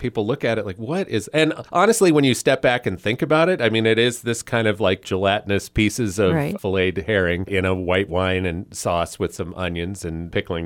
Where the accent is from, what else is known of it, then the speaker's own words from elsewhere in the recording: Billings, Montana, United States; born there; traditionally, my family comes from the Philadelphia area. I was born here in Billings, but my family came from the Philadelphia area.